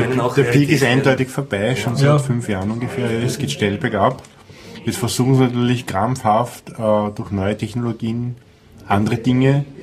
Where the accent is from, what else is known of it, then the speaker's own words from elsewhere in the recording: Austria; Also muss man den Staat als Österreicher daran hindern, sein eigenes Land kaputt zu machen.